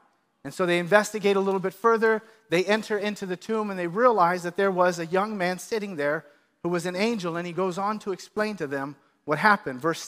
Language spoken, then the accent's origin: English; Sunnyvale, California, United States; Some of you know that I grew up in Sunnyvale. I'm from the Bay Area.